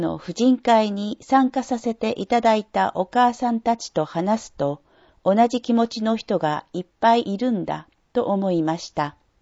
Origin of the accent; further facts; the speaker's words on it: Chiba, Japan; 千葉県育ちの私には、もう冬が来たというくらい寒くなるのをとても早く感じています。